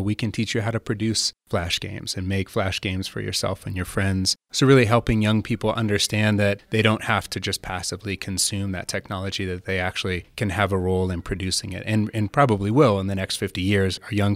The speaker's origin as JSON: {"language": "English", "town": "Indianapolis", "region": "Indiana", "country": "United States", "said": "No, I'm from Indianapolis, Indiana. I moved out to the San Luis Valley 19 years ago by a series of fluke events and have been here ever since."}